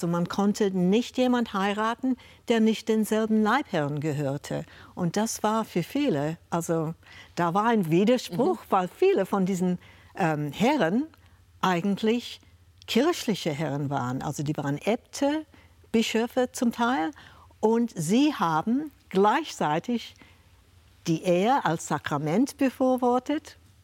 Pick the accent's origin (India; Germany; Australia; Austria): Australia; moved away as an adult; Weil die deutsche Geschichte mich schon immer fasziniert hatte, auch als Kind in Australien.